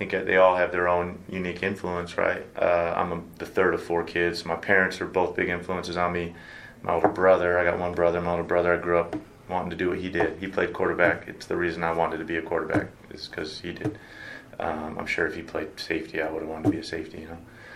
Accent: California, United States; I grew up in Southern California. Soccer's, like, super competitive.

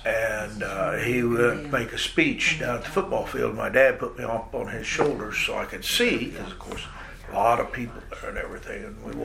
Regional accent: Iowa, United States; Where did I grow up? Southwest Iowa. Page County, Fremont County, mostly Fremont County, where I live now.

